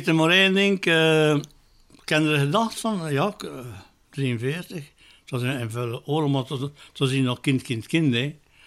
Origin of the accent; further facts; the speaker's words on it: Bruges, West Flanders, Belgium; born there; Dus in Sint-Anne, in Brugge natuurlijk. Was ik geboren, ook in de eerste van de tweede maand van 43.